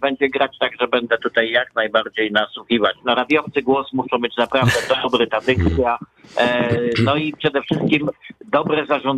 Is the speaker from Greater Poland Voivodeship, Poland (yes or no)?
yes; Poznań, Greater Poland Voivodeship, Poland; nie będzie wiedzieć, że jesteśmy z Poznania, czy z metropolii Poznań, czy z Wielkopolski, to ona pozna, że jesteśmy z Wielkopolski.